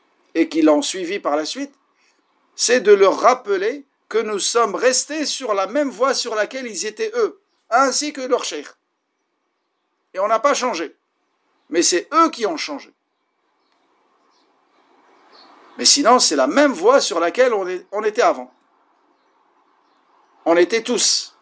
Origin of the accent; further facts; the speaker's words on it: Morocco; je vous parle de mon pays d'origine, le Maroc